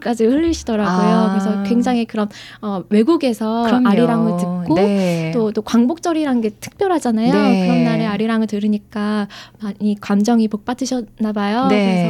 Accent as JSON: {"language": "Korean", "country": "Australia", "tie": "born or raised there", "also_born_or_lived": "South Korea", "said": "초등학생 때 네. 호주를 왔기 때문에 아무래도 그 고국에 대한 그리움이"}